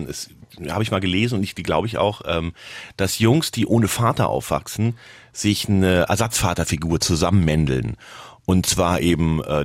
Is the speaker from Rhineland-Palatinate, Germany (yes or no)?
yes; Worms, Rhineland-Palatinate, Germany; born there; Ich bin nicht in Worms oder so aufgewachsen.